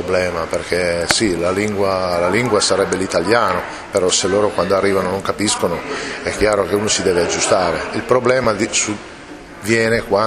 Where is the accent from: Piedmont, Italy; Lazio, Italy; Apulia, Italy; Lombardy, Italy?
Piedmont, Italy; ma siamo piemontesi, diciamo